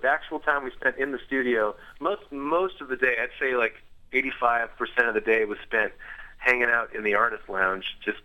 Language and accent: English; Montreal, Quebec, Canada; I grew up in Montreal, which is a part of Canada which is very unchurched. It's about as churched as any place in Europe that you'd find.